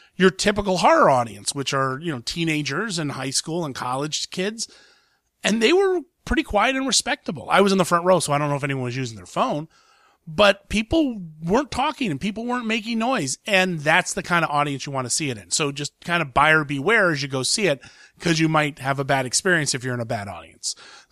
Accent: Ohio, United States; I grew up in Ohio and I had family who lived on farms, farms are noisy.

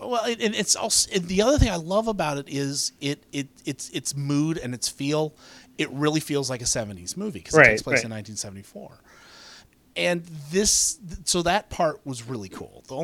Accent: United States; I'm not British, and I don't understand the British political structure as much as the American political structure.

